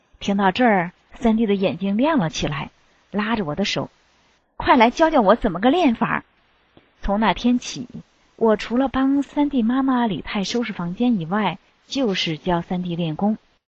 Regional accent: northern China, China; moved away as an adult; now in Canada; 他是南方人，而我是地道的北方人，如果在中国可能这一辈子都不会认识的。可是我们竟然在一个偶然的机会在加拿大见了面

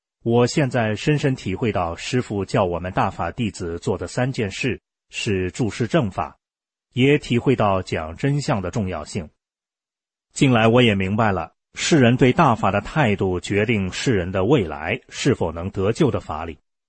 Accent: San Francisco, California, United States; also born or lived in China / Hong Kong; 小时候在大陆经历过文革，后来到了香港，辗转来到美国，在旧金山复杂的环境中长大

